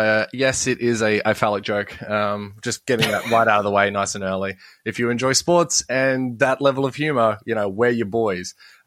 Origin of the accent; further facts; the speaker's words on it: Baulkham Hills, New South Wales, Australia; born there; And then years later, I found out I was born in Baulkham Hills. So technically, I'm a Parramatta boy.